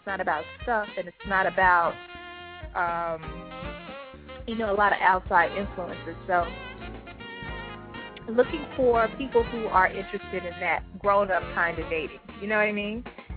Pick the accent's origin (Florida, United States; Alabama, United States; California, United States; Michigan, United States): Alabama, United States; I'm not just going to have Joe Splo and I'm from Alabama, guys.